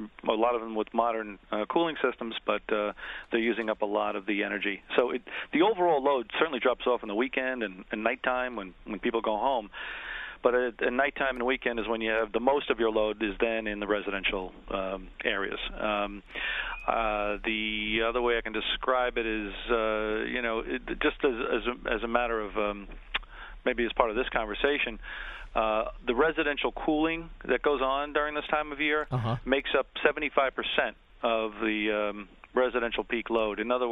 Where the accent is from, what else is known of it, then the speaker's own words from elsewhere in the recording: Queens Village, New York, United States; I'm kind of remembering when I grew up in Queens Village and we had the double window fan that my brother and I grew up